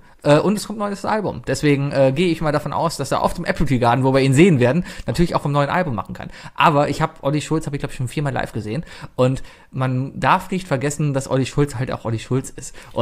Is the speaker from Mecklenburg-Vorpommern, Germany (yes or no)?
no; Cologne, North Rhine-Westphalia, Germany; mein zweites Lied, als Kölner muss sowas natürlich drin sein